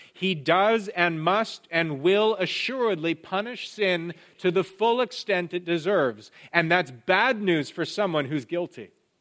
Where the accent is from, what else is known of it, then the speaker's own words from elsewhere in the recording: Canada; Air Canada, which is obviously the main airline in my home country.